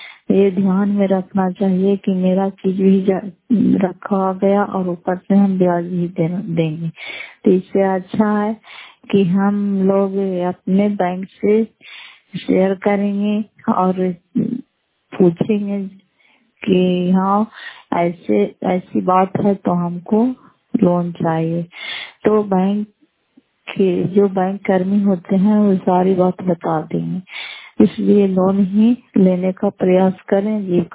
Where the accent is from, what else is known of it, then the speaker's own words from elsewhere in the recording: Fatehpur, Bihar, India; नगर फतेहपुर पंचायत मकरौता जिला नालंदा प्रापसरा ब्लॉक की निवासी हूँ।